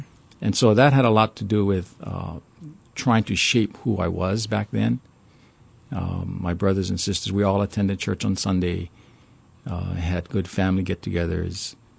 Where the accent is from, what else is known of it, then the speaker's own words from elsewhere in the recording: Pearl City, Hawaii, United States; I grew up in Pearl City. Did all my Hanabara days, you know, running through cane fields, just to kind of show my age here. Mm-hmm. Pearl City was considered country, and very rarely came into the city.